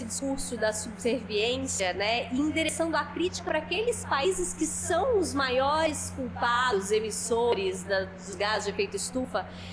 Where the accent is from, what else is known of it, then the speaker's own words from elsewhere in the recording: Cerrado, Brazil; apesar da gente estar aqui na Amazônia, eu nasci e cresci no Cerrado